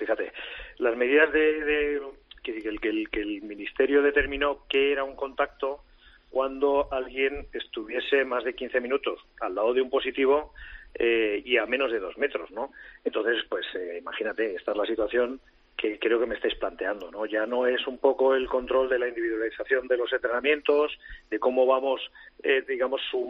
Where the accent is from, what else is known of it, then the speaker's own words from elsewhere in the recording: Spain; como españoles